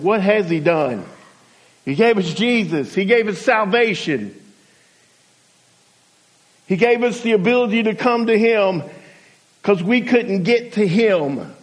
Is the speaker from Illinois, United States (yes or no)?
no; Georgia, United States; now in Alabama, United States; 22 years ago, I came from Georgia to Alabama. I didn't make or wasn't made in Alabama.